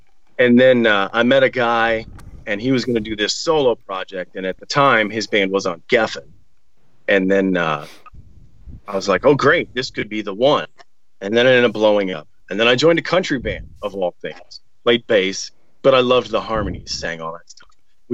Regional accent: Minneapolis, Minnesota, United States; I was raised in Minneapolis, Minnesota.

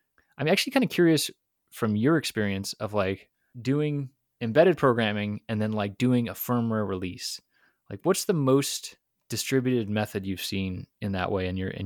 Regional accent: Buffalo, New York, United States; I grew up in Buffalo, New York.

